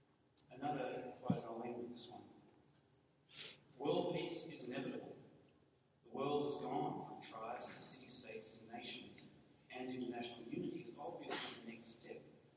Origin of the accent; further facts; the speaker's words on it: Australia; from Australia.